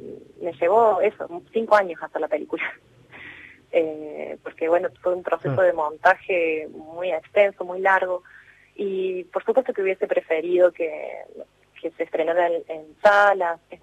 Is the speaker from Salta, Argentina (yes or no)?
no; Río Tercero, Córdoba, Argentina; Sí, volví, tengo mi familia allá y bueno, soy de Río Tercero, así que cada tanto voy.